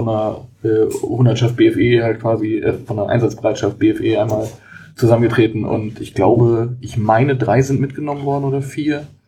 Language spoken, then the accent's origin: German; Saxony-Anhalt, Germany; Ich komme aus Sachsen-Anhalt, direkt in der Nähe vom Wendland